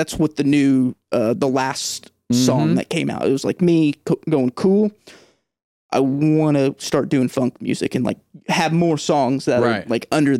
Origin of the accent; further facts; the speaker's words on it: Evansville, Indiana, United States; Evansville, Indiana.